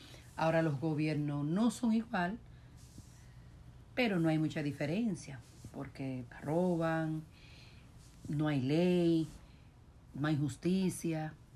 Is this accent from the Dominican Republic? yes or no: yes; Santo Domingo, Distrito Nacional, Dominican Republic; moved away as an adult; now in United States; Soy nacida en Santo Domingo y crecí en Santo Domingo.